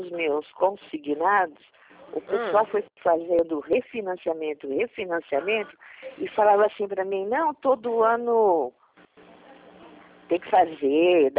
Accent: Bauru, São Paulo, Brazil; Não, eu sou de Bauru

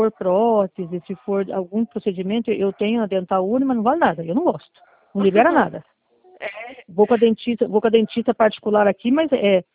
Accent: Curitiba, Paraná, Brazil; Eu sou de Curitiba.

